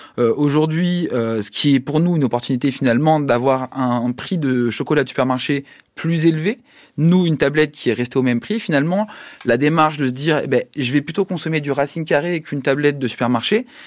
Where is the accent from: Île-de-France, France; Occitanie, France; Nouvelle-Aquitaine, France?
Île-de-France, France; Paris; born there; also born or lived in Peru; moi je suis né à Paris quand même